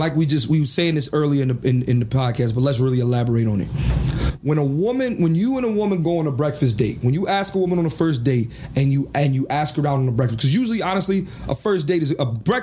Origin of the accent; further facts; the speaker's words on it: Philadelphia, Pennsylvania, United States; If we're in Philadelphia, Pennsylvania, if we're in my hometown.